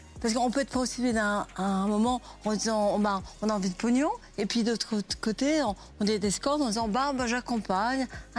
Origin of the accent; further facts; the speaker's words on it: Saint-Cloud, Île-de-France, France; born there; Saint-Cloud.